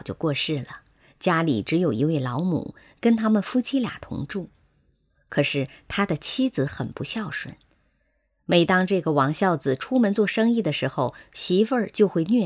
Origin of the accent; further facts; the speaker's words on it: China; 我们中国人一向讲究孝道反哺